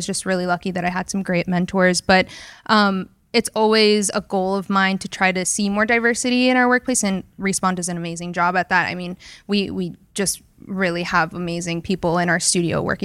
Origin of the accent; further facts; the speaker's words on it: Orlando, Florida, United States; I grew up in Orlando, which is like pretty much second Puerto Rico, Dominican Republic. There's so many Hispanics there.